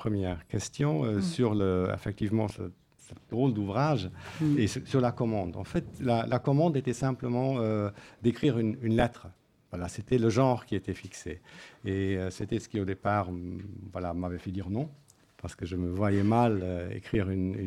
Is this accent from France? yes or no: no; Luxembourg; Je suis originaire du Luxembourg, donc en plus je l'ai découvert en allemand.